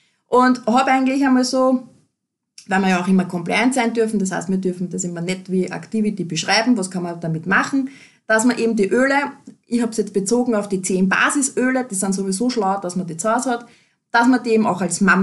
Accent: Lower Austria, Austria; ich bin ja aus Niederösterreich

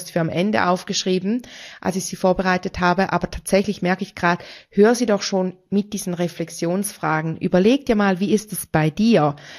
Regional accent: Switzerland; weil Deutsch ist ja bei uns in der Schweiz die Amtssprache und auch die Sprache, die man spricht, wenn man im Unterricht ist

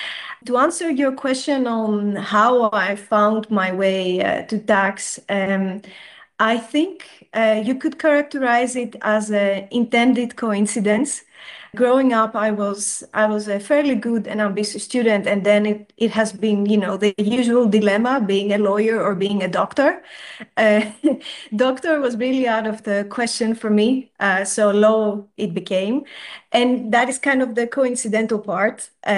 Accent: Greece; English is a second language; moved away as an adult; now in Netherlands; my last name is Greek. Because I'm born and raised in Greece, but also growing more Dutch by the day as I have been living and working in the Netherlands for more than 13 years now.

